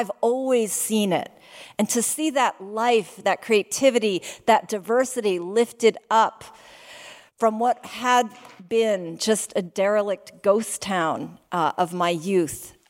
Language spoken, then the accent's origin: English; Oakland, California, United States; I'm 53 years old. When I was growing up in Oakland, I really just saw our downtown die during the 80s and the 90s.